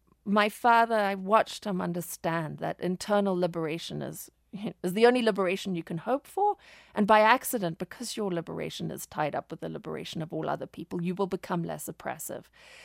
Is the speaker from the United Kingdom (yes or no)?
no; Zimbabwe; also born or lived in Zambia; And I was raised, you know, to sort of tough it out in these rough farms I grew up on in Rhodesia, Zimbabwe, Zambia.